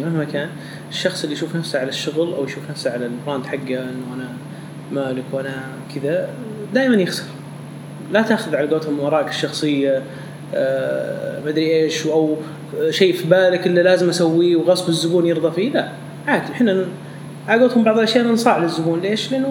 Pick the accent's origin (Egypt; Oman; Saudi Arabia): Saudi Arabia; الحين الحمد لله يوم دخلنا في مجال المطاعم كسعوديين كلنا